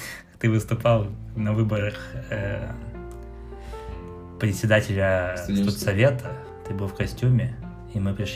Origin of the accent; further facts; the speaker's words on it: Khakassia, Russia; я из Хакасии, то есть это еще это меньше, это та же культура